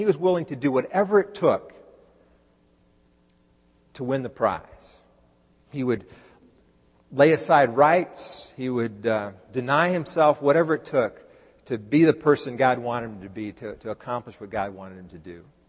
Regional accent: Dallas, Texas, United States; because I grew up in Dallas, I find myself very much rooting for the Dallas Mavericks.

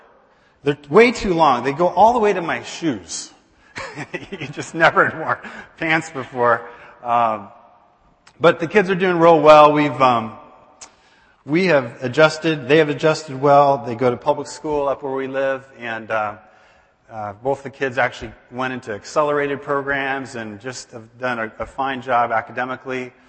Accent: San Diego, California, United States; You know, I grew up in San Diego, California.

